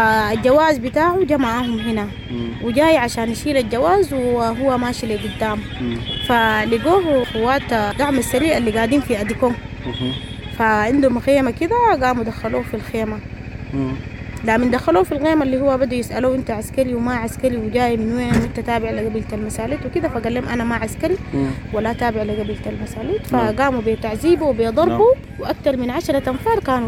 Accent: Sudan; ونحن هنا سودانيين وما عندنا إجراءات نقوم نعملها لهم

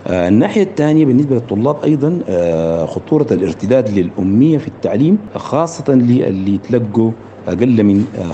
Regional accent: Sudan; نستطيع أن نعيش كسودانيين في ظل وطن يسع الجميع

